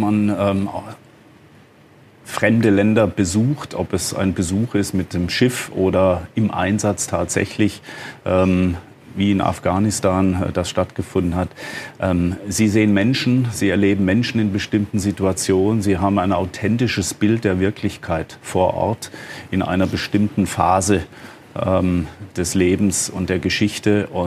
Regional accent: Freiburg, Baden-Württemberg, Germany; born there; komme zwar auch aus dem Ländle, bin gebürtiger Freiburger

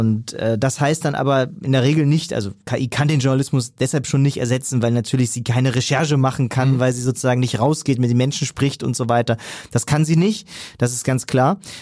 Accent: Ratzeburg, Schleswig-Holstein, Germany; ich komme ursprünglich aus Ratzeburg, von daher, also wir sind hier im Norden.

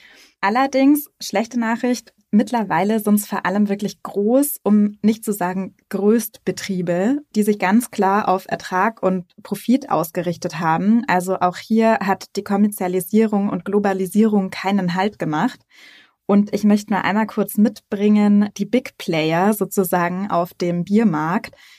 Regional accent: Bavaria, Germany; Ich bin im Herzen von Oberbayern groß geworden, in der schönen Hallertau, also dem größten zusammenhängenden Hopfenanbaugebiet der Welt.

